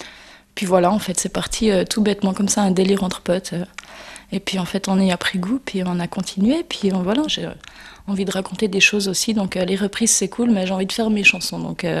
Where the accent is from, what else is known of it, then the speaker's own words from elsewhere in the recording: Le Locle, Neuchâtel, Switzerland; Non, j'ai grandi au Locle, et puis ça fait 6 ans que je suis partie en Valais. Et en même temps, mes parents sont venus ici, à Bévillard, et effectivement, je connais pas trop la région.